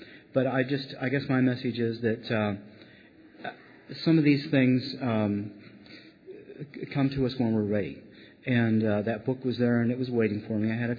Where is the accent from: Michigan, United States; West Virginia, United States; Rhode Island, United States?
Michigan, United States; Sturgis; I'm from Sturgis, Michigan.